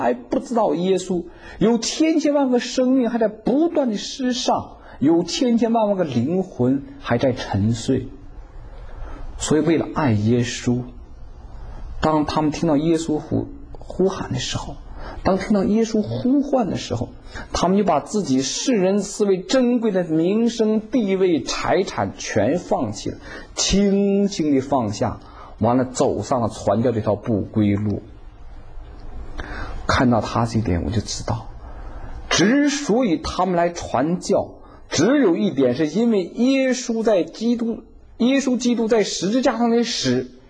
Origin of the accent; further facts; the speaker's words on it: China; moved away as an adult; now in United States; 我说我从大陆来到美国，尤其90年代初